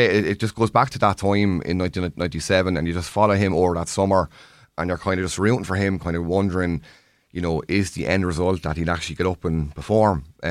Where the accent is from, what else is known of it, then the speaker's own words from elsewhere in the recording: Waterford, Munster, Ireland; because I'm from Waterford